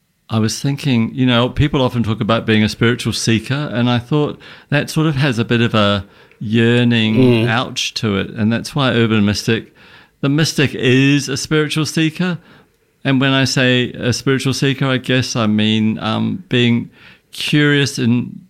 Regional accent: New Zealand; also born or lived in United States; now in Sydney, Australia; that I'm from New Zealand. I moved to Sydney and dropped my religious background, even though my grandfather had been a rabbi.

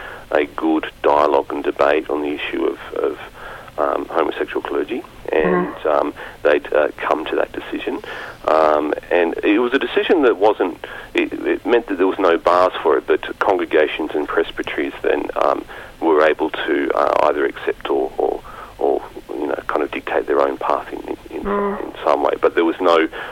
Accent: Australia; I'm an Australian at heart and I want to stay in Australia.

